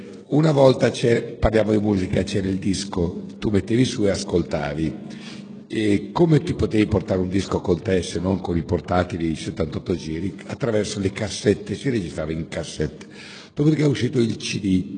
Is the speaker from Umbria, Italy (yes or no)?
no; Pieve di Cento, Emilia-Romagna, Italy; io vengo anch'io da un paese di campagna, se venivi a Pievedicento, il mio paese, facevi questa spiegazione, eri bravo